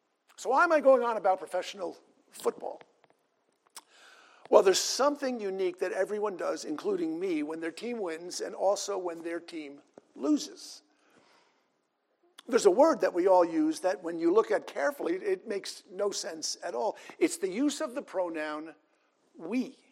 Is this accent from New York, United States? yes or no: yes; New York, United States; the New York Giants represented New York, and as a New Yorker, I got to ascribe their athletic performance as if it were mine.